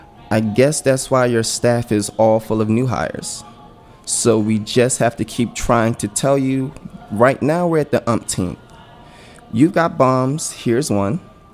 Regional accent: Baltimore, Maryland, United States; I'm from Baltimore City in Maryland. I won't get too deep into which location, because okay. Most people probably don't know, but I'm from Cherry Hill, Maryland.

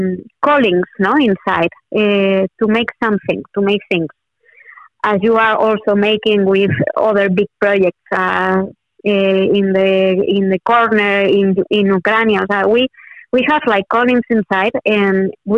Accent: Spain; English is a second language; So yeah, I'm coming from Spain, so.

